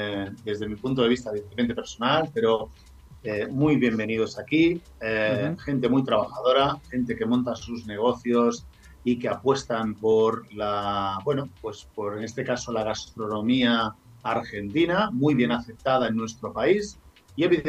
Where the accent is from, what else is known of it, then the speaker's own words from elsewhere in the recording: Spain; bueno, yo como español, o sea, entiendo el raro como algo un poco atípico